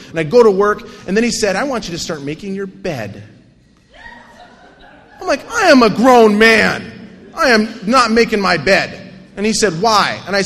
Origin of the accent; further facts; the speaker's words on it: North Dakota, United States; I'm from North Dakota. Brothers don't do roundups, okay?